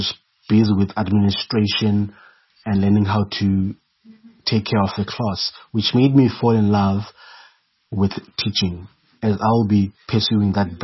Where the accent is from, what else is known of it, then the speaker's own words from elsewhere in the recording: Khayelitsha, Western Cape, South Africa; I was born and bred in Ekhayelitsha on the 11th of May